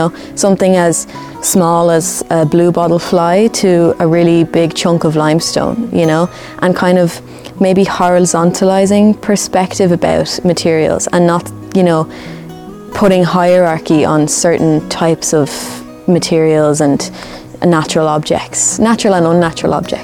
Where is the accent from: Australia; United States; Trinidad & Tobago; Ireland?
Ireland; Dublin, Leinster; originally I'm from Dublin, so it was nice to be back in the space, back in the city.